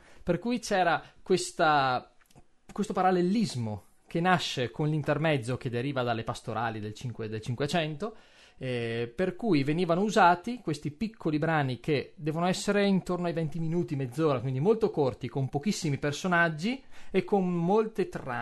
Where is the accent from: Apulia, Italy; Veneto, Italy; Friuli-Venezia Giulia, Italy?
Veneto, Italy; Verona; ho studiato a Verona, per cui sono figlio della mia città, è stata un po' la culla, la mia isola natale, il mio nido leopardiano